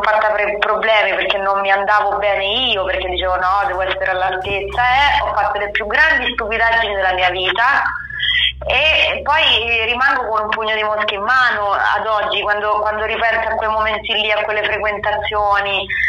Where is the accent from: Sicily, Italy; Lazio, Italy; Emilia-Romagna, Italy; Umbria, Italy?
Lazio, Italy; Rome; born there; è grazie al fatto che sono nata a Roma, perché nel senso la mia ironia è l'ironia tipica del romano